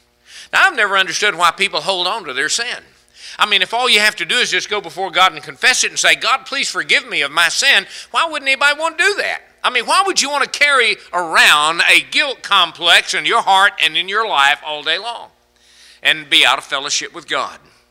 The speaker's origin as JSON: {"language": "English", "town": "Hallsville", "region": "Texas", "country": "United States", "tie": "born or raised there", "said": "we had a young boy, believe it or not, over in Hallsville, my hometown"}